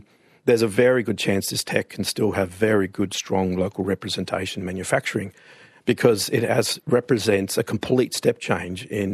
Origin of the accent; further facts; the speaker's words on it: Australia; So we're local Australian engineers, scientists, and all the rest